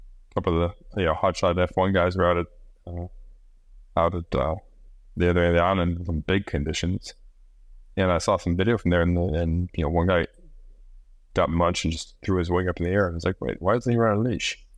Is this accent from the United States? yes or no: yes; Midwest, United States; I was born and raised in the Midwest, was living back in Indiana, been a windsurfer